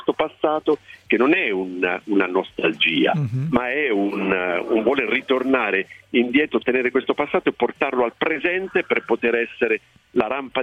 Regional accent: Ascoli Piceno, Marche, Italy; born there; also born or lived in Milan / Bari / Padua

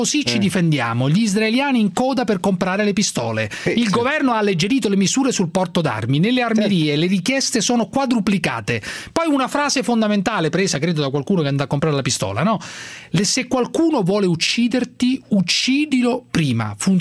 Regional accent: Rome, Lazio, Italy; now in Milan, Italy; io sono romano, abito a Milano

